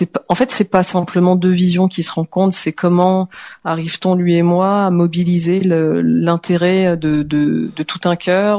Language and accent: French; France; Il est italien, je suis française.